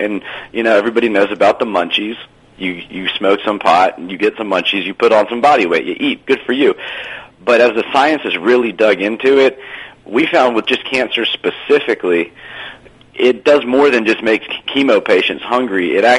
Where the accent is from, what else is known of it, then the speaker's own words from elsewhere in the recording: Atlanta, Georgia, United States; Well, I'm from Atlanta. I was born at Northside in 78, so I've been here for a long time. This is home.